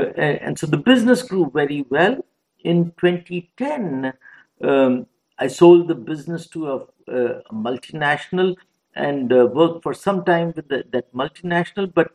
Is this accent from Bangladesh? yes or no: no; northern India, India; English is a second language; I come from India, in northern India, from a small, sleepy town, which I still find heavenly because it is still a little untouched by technology.